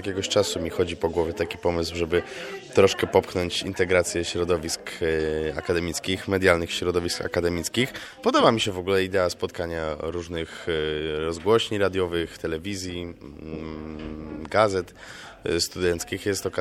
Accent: Łódź, Łódź Voivodeship, Poland; jestem z Łodzi, ze Studenckiego Rady Żak Politechniki Łódzkiej.

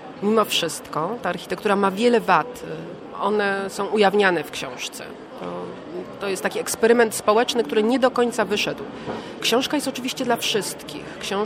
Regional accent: Gdańsk, Pomeranian Voivodeship, Poland; Kiedy kupiłam sobie mieszkanie na Gdańskim Przymorzu, ja w ogóle jestem przymorzanką prawie z urodzenia

